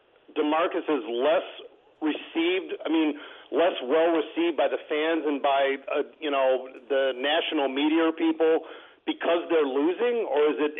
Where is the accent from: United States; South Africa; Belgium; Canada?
United States; Detroit, Michigan; so I'm born and raised in Michigan. I'm a Detroit guy.